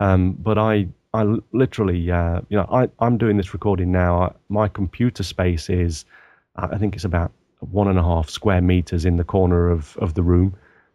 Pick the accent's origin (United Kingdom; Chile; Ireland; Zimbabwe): United Kingdom; England; now in Japan; I don't intend to go back to England. As much as I love England as my sort of my motherland, or you know, my home country, I just love Japan more